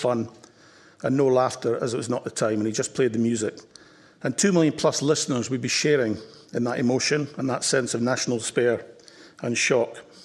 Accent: Scotland, United Kingdom; Listen, I'm Scottish, and when I get excited, I speak very quickly

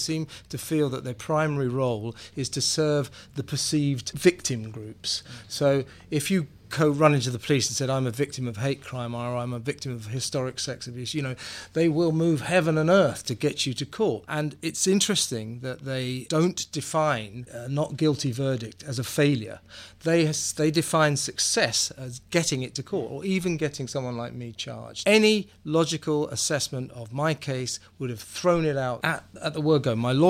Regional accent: London, United Kingdom; I am from London

